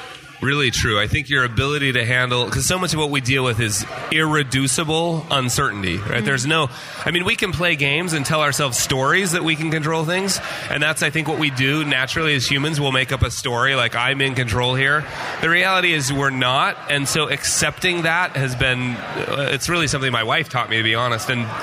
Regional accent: Utah, United States; I felt like we had to move back to. I was from Utah

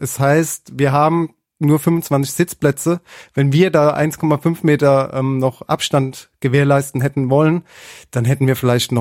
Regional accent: Mannheim, Baden-Württemberg, Germany; Ich selbst bin Sternekoch, bin aus Mannheim

